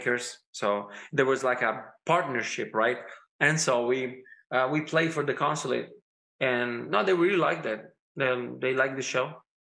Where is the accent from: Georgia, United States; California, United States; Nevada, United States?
California, United States; Los Angeles; accent: Los Angeles; now in Italy; I've been in Italy for too long, so I'm sorry that my accent, it's very Italian now. So I lost a little bit of Los Angeles, you know, accent